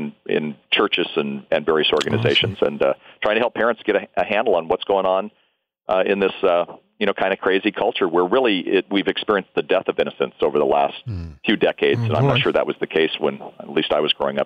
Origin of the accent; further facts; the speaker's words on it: Anaheim, California, United States; I grew up in Anaheim.